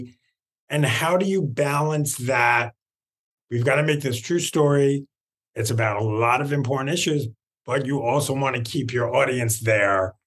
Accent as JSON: {"language": "English", "town": "Queens", "region": "New York", "country": "United States", "tie": "born or raised there", "said": "I grew up in Queens."}